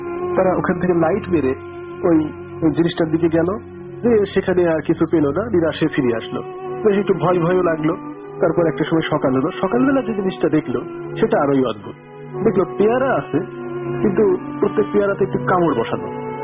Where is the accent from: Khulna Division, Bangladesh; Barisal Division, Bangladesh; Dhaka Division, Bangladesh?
Khulna Division, Bangladesh; Kotchandpur; সিরাইদাহের কোটচাঁদপুর থেকে … আমার গ্রামের নাম তালসার।